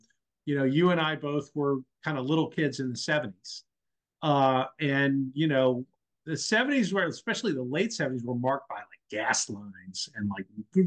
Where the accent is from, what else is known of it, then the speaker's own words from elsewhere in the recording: New Orleans, Louisiana, United States; also born or lived in Baton Rouge; they're actually looking to move back to Baton Rouge, where I'm from. They're not from Baton Rouge. I grew up in New Orleans.